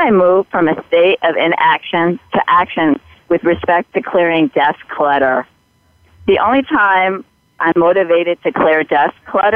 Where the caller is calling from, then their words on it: New York City, New York, United States; New York City.